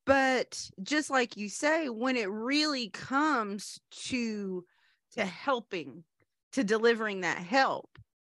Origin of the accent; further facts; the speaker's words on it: India; And as an Indian woman